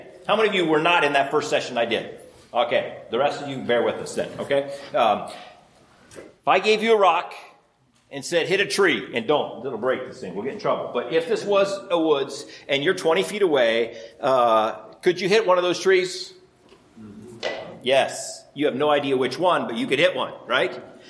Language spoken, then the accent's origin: English; Iowa, United States; And I grew up in Iowa and did some hunting with my dad.